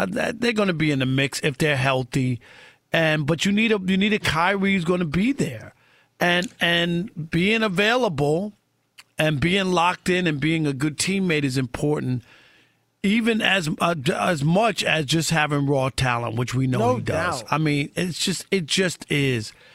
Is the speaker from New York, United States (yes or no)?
no; New Jersey, United States; I grew up in Jersey. I was a Nets fan.